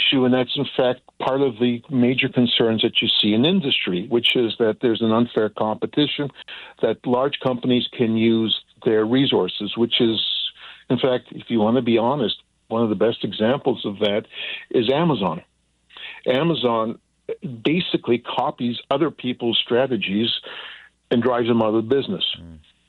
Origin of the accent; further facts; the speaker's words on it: Canada; now in United States; I'm a dual citizen. I'm originally from Canada. I'm what we call a Canusian.